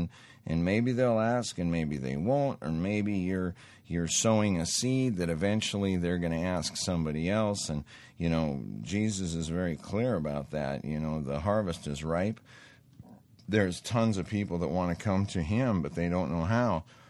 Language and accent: English; Montana, United States; I grew up in Montana, and the Native Americans, there was such a large quantity of them that had relatives in jail